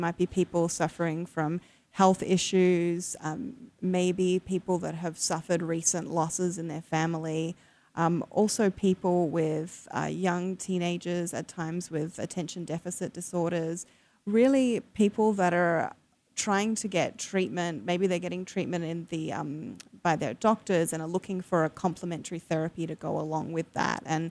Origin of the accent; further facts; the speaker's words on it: Australia; now in United States; obviously you can tell I don't sound like I'm from the South or Texas, even though a lot of people think that's where I'm from. But, you know, I myself, I'm from Australia